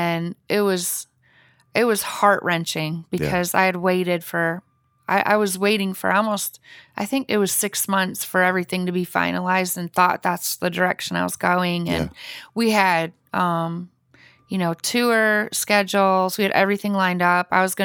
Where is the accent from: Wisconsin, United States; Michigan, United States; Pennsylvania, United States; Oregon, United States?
Michigan, United States; Well, I grew up in Michigan on a farm. On a 100-acre farm mm-hmm. out in the middle of nowhere